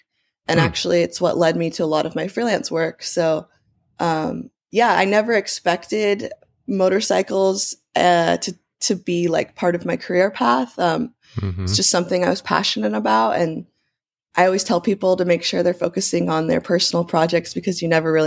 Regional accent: Laguna Beach, California, United States; When I grew up in Laguna, like there's definitely people that surf there.

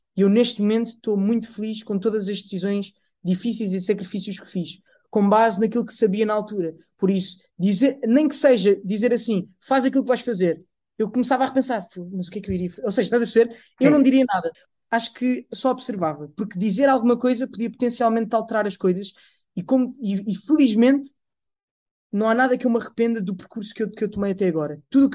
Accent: Portugal; Sendo que eu sou português, eu não falo árabe. Eu nunca falei árabe

